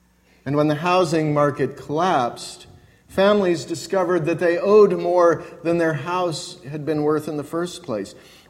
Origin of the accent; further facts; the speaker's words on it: Colorado, United States; When I was growing up in Colorado, in the Mountain Time Zone